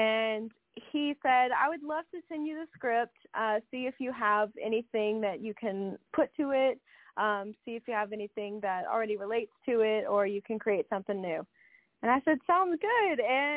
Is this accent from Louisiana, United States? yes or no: yes; Lake Charles, Louisiana, United States; So actually, this song was written about my hometown. It was written about my hometown, Lake Charles, Louisiana, after a hurricane.